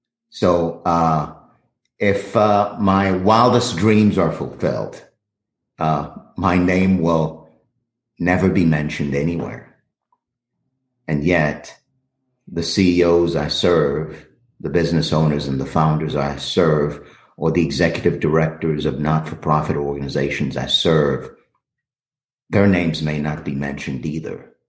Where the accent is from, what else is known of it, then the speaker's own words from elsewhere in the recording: Haiti; now in United States; I was born and raised in Haiti and came to the States in 77. And though I left Haiti, I never really left.